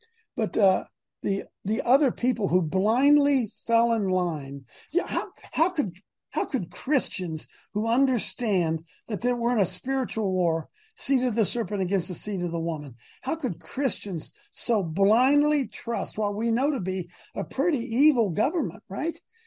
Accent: Ohio, United States; And, you know, it's we're both from Ohio. I live down around the Columbus area and folks watching Sherry's up around Cleveland.

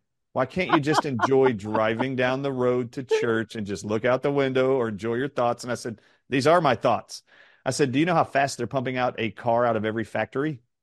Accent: Gunnison, Utah, United States; born there; also born or lived in New Orleans; I was born in Utah, but my parents were visiting my grandparents. I was only there like 2 weeks when I was born. My family at the time was living in New Orleans.

